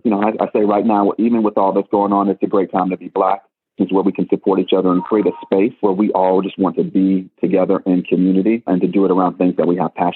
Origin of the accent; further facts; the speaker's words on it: Detroit, Michigan, United States; I'm a kid from Detroit.